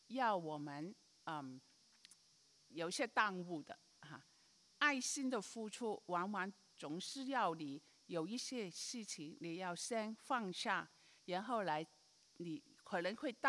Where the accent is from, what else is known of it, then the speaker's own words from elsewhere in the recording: Guangdong, China; 我觉得你们好像没听过，可能是我们广东人的哈。